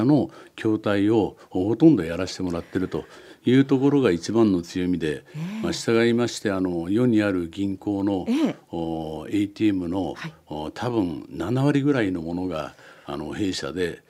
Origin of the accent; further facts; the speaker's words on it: Gunma, Japan; はい、群馬で生まれまして、群馬で育ちまして